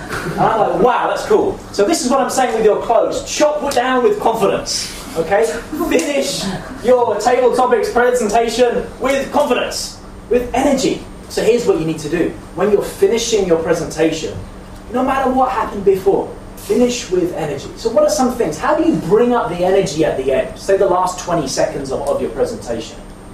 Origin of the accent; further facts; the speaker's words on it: England, United Kingdom; I'm English, sorry.